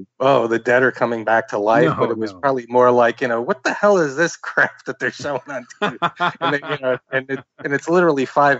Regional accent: United States; I grew up in the New Jersey, New York City area

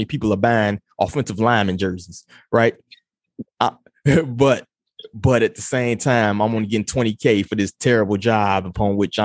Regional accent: Chicago, Illinois, United States; growing up in Chicago, the things I tell you the police told me and then did and all this other stuff.

